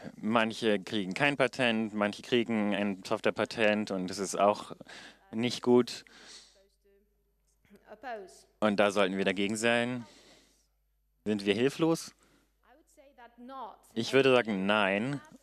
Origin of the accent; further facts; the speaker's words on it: Brussels, Brussels-Capital Region, Belgium; German is a second language; ich bin aus Brüssel, Belgien.